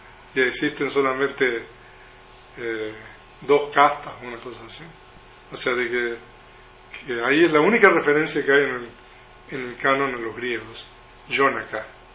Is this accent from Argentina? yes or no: yes; Argentina; born there; O sea, yo nací en Argentina